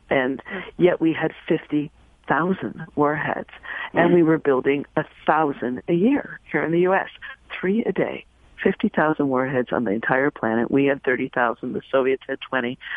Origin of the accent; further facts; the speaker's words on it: California, United States; Yes, I am from California, but I'm here in New York right now